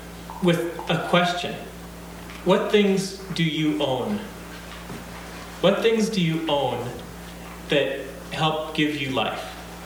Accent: Minnesota, United States; I grew up in Minnesota on a hog farm.

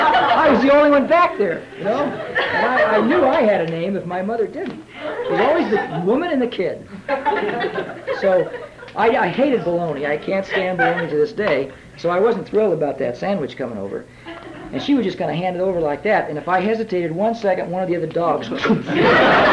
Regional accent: Illinois, United States; because we came from Southern Illinois, but every Christmas and summer was back to the farm in Southern Illinois.

